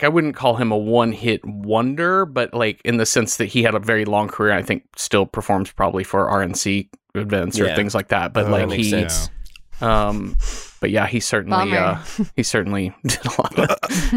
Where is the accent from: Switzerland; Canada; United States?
United States; Texas; I grew up in Texas in the 80s